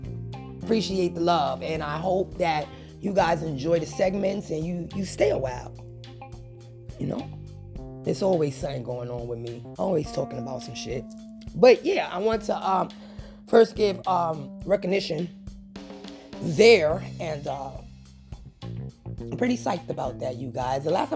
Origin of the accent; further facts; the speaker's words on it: New York, United States; And then it's my hometown, New York.